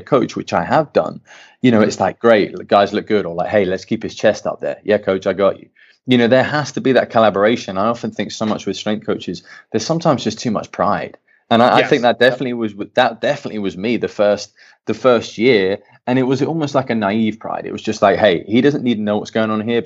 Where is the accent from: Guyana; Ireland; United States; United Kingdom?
United Kingdom; England; I'm an English dude. I played soccer. Like, I didn't play basketball.